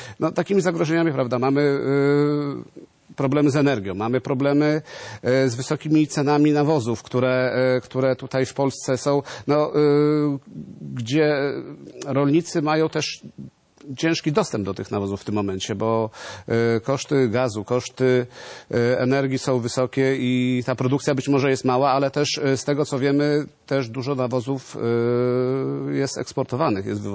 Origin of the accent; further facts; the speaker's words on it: Poland; Lubelszczyzna, Podkarpacie. Tutaj te regiony Polski, gdzie te gospodarstwa są drobniejsze.